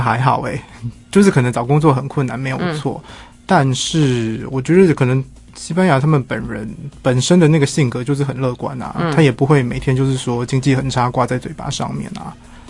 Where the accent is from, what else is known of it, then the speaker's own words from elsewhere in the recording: Taiwan; 我们台湾人是很聪明的